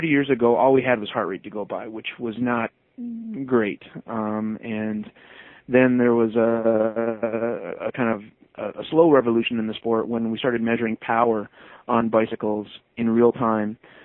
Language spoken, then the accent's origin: English; Canada; I'm Canadian